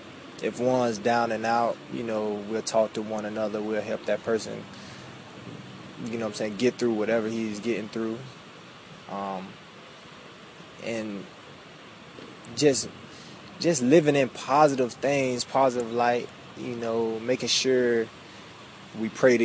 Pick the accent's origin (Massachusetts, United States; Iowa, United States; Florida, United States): Florida, United States; West Palm Beach; I'm a kid from West Palm Beach, Florida, raised in Belgrade, grew up in a tough environment, you know, lost my dad at 15.